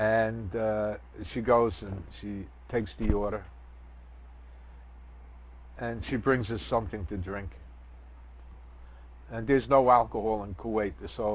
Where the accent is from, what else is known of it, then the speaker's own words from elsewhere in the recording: New York, United States; I'm from New York. Cabbies get tipped.